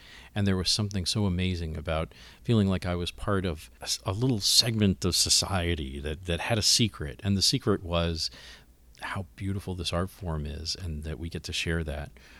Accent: Miami, Florida, United States; a little 12-year-old kid with a mullet growing up in Miami, Florida, how to sing.

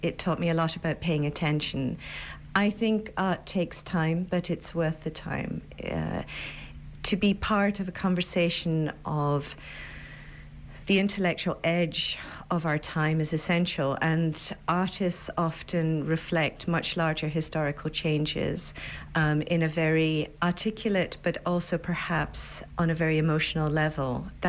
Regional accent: Scotland, United Kingdom; but I'm Scottish.

